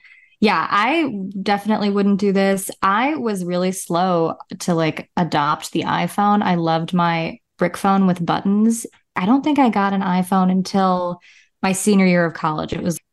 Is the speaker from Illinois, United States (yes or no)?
yes; Chicago, Illinois, United States; I'm from Chicago.